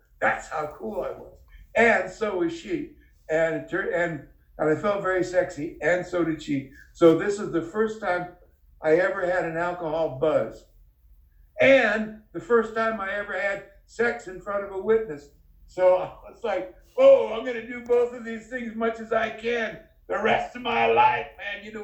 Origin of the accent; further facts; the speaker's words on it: Garden Grove, California, United States; I grew up in Garden Grove, California.